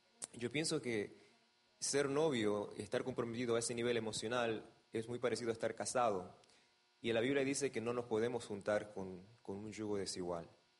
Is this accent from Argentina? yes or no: yes; Argentina; no voy a decir que porque soy argentino estaría bien si jugara fútbol y no básquetbol